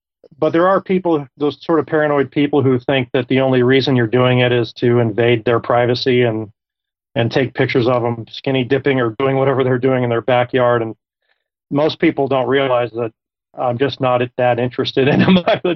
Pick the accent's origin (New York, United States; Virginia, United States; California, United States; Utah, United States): Utah, United States; I built a site here for my home state